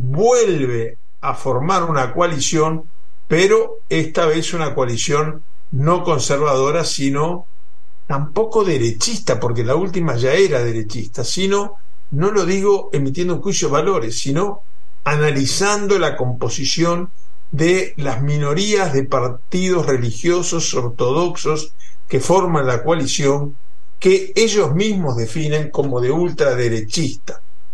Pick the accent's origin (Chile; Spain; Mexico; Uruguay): Uruguay; así de locos somos los uruguayos.